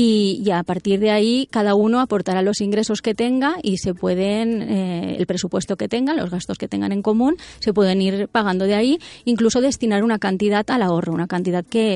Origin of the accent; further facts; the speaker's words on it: Valencian Community, Spain; Pues mira, tengo 38 años, soy del norte de Castellón